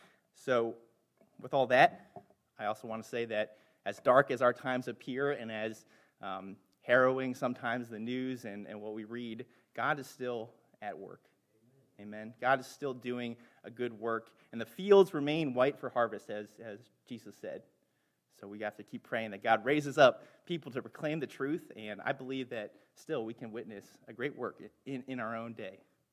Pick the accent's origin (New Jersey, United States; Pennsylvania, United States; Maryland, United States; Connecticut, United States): Maryland, United States; Lexington Park; I'm a local guy. I grew up in St. Mary's County, Lexington Park